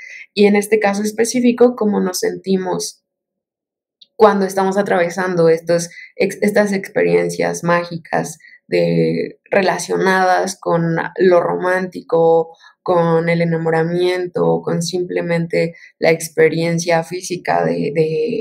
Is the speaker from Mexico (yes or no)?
yes; Mexico; Bueno, pues … de México, soy diseñadora y artista multimedia.